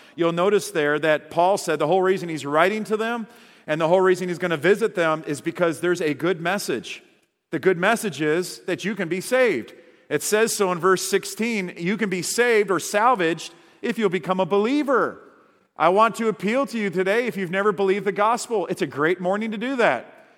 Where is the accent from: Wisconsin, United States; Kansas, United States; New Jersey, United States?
Wisconsin, United States; I was raised in Wisconsin, and I had never been more miserable than on three consecutive nights in the woods of Columbia, South Carolina.